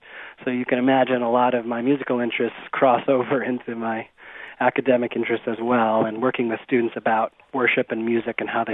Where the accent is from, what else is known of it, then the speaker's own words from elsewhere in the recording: Midwest, United States; Yeah, well, I grew up in the Midwest.